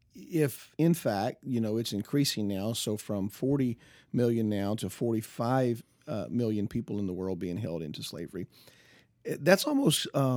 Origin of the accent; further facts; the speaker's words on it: Georgia, United States; I grew up in Georgia. I grew up, in the 60s and 70s. Well, I mean, I'm 53 years old.